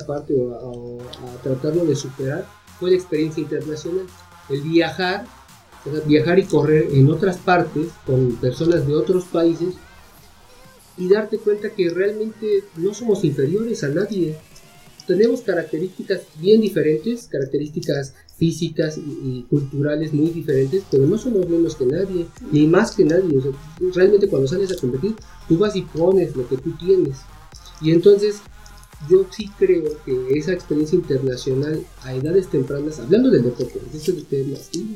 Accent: Mexico; yo soy de talla chica, soy un mexicano abajo del promedio

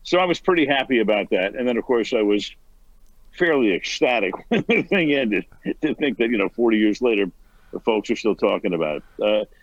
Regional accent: New York, United States; I grew up in New York. And I loved the Rangers.

